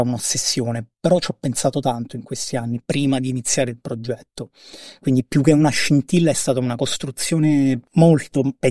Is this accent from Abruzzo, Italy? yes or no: yes; Pescara, Abruzzo, Italy; sono di Pescara